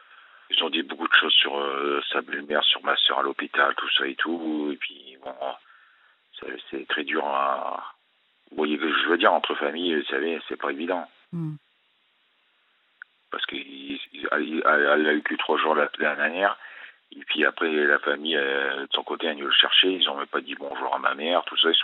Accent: Italy; French is a second language; quand je suis un Italien, je ne laisse pas faire

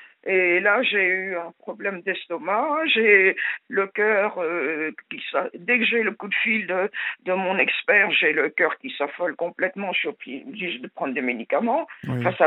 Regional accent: Lisieux, Normandy, France; Ah oui, moi je suis plus vers Lisieux.

